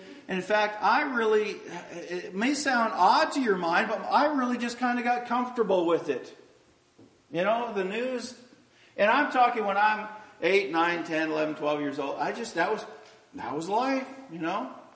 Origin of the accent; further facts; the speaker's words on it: Canada; moved away as an adult; now in United States; I grew up in Canada. I moved to the United States when I was 26 years old